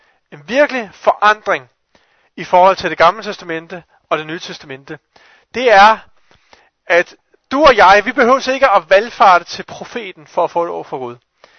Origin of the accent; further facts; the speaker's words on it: Kolding, Region of Southern Denmark, Denmark; Men nede for, hvor jeg kommer fra i Kolding, der er der nogle af os, vi nogle gange kommer til at begå en synd.